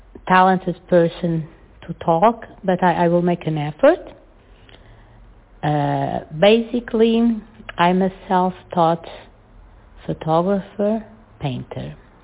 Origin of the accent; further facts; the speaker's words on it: Portugal; accent: Portuguese; English is a second language; I'm from Portugal. I have a very strong accent because I didn't learn English with a native speaker, so I have a strong Portuguese accent